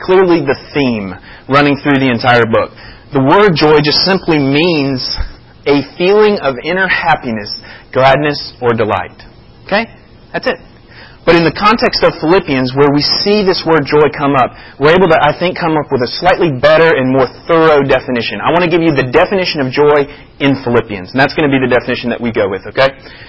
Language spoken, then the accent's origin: English; Florida, United States; also born or lived in Chicago, Illinois; I remember when I lived in Chicago, but I was from Florida and I was an absentee voter in Florida